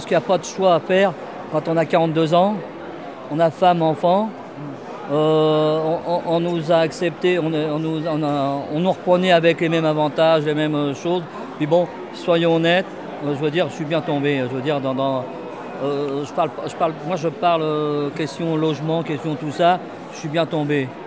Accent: Le Havre, Normandy, France; now in Marseille, France; Bah, je viens du Havre une première fois.

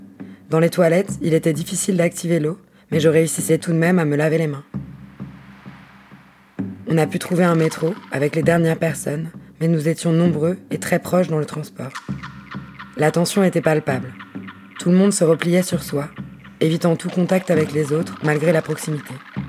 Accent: Grenoble, Auvergne-Rhône-Alpes, France; Je suis une grenobloise de 25 ans, actuellement confinée.

